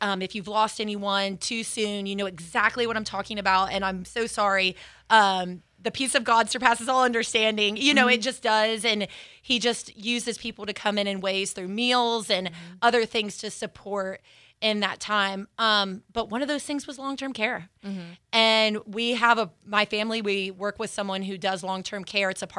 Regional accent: the South, United States; I talk fast. I'm from the South.

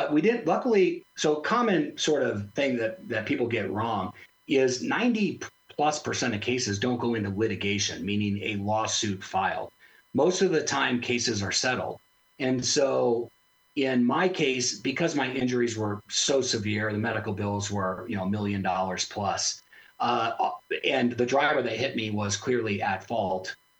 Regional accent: Aurora, Colorado, United States; I grew up in Aurora and went to Smoky Hill High School, and his daughters went to our high school.

